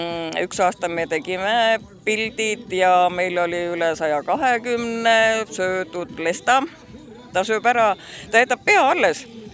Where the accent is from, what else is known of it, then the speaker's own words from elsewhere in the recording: Saare County, Estonia; Suite ikka lastakse Saaremaale, kuigi ma olen saarlane.